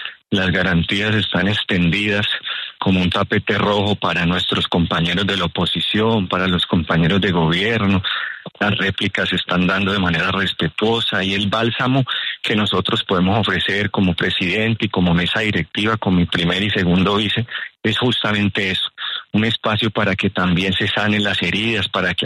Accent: Colombia; nosotros unidos como colombianos

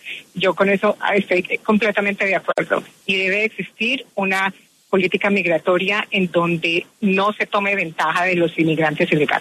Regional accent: Bogotá, Colombia; born there; Yo nací en Bogotá.

